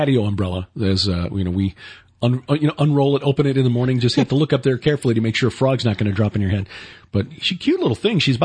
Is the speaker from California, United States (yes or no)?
no; Chicago, Illinois, United States; when I was a kid growing up in Chicago